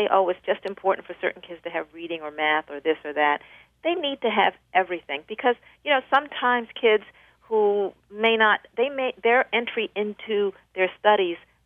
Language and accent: English; Baltimore, Maryland, United States; I grew up in West Baltimore, in an area you might have seen on the wire, mm-hmm. In a nice working-class family, 5 kids, 2 parents, a boarder, 1 bathroom.